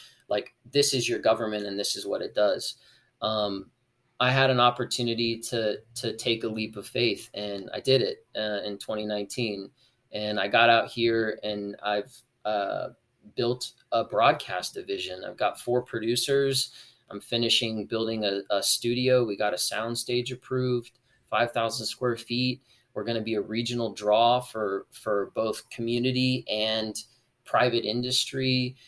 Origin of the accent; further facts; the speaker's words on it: Kansas, United States; I grew up in Kansas. Like, I have like hard, strong conservative background, but I grew up in a super liberal industry.